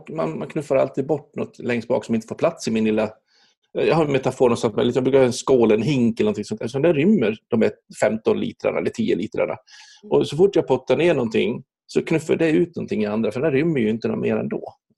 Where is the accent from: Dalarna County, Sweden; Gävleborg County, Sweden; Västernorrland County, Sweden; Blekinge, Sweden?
Dalarna County, Sweden; Borlänge; inte från Leksand, utan jag kommer från Borlänge. Borlänge. Som är en bruksort, för er som inte vet det.